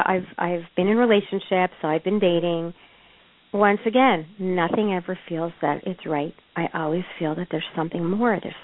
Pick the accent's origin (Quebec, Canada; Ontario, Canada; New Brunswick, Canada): Quebec, Canada; Montreal; And I'm from Montreal and from Canada. So, you know, of course, I was far away from home.